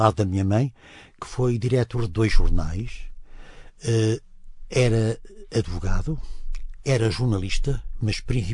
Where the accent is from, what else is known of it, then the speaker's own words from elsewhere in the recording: Porto, Norte, Portugal; born there; Eu nasci no Porto e a minha família tinha toda atividade comercial e industrial no Porto.